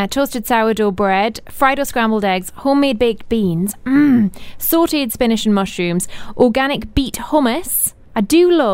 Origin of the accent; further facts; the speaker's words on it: North East England, United Kingdom; accent: Geordie; I felt terrible because she said, I can't really understand your accent. Because I'm Geordie.